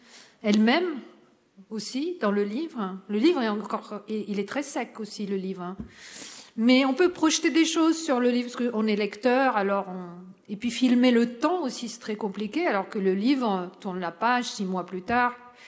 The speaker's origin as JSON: {"language": "French", "country": "Lebanon", "lives_now": "France", "said": "Moi, je suis libanaise et française, et j'habite en France depuis tellement longtemps"}